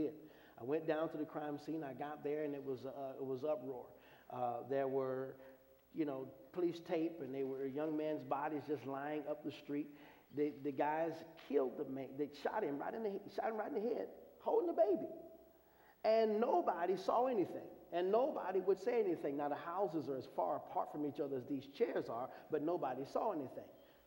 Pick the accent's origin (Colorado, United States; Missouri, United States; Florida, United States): Missouri, United States; St. Louis; when I grew up, and I grew up in St. Louis, and I grew up on the west side of the city